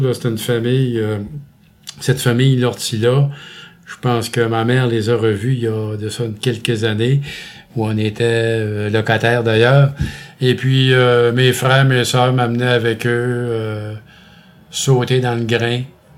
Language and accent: French; Giffard, Quebec, Canada; born there; Mais moi, je suis né à Québec.